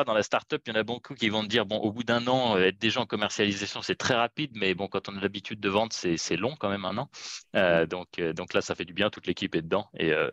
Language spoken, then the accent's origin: French; France; moved away as an adult; also born or lived in Germany / England; now in Lausanne, Switzerland; je suis un Français expatrié. Ça fait maintenant 17 ans que j'ai quitté la France. Je suis passé un peu par l'Allemagne, l'Angleterre. Puis maintenant, je me suis installé à Lausanne, sur les bords du Léman, depuis une dizaine d'années.